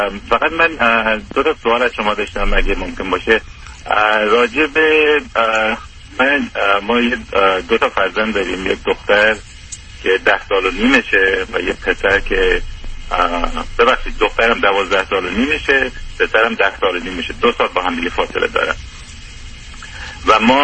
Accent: Iran; ما ایرانی هستیم

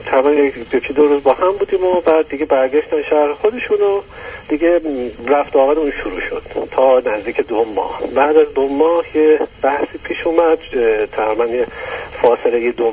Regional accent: Shiraz, Fars, Iran; moved away as an adult; من الان دیگه به قول من تقریبا یه 4-5 سال از ایران اومدم بیرون، این تعارف رو گذاشتم کنار، اصلا ما شیرازی هستیم یه خود تعارفی هستیم

